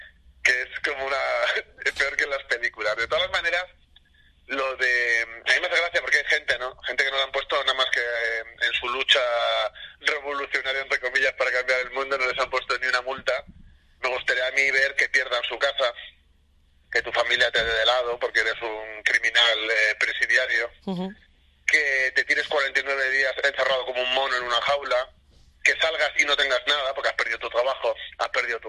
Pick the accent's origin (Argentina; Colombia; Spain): Spain; Que no se olvide que nosotros somos españoles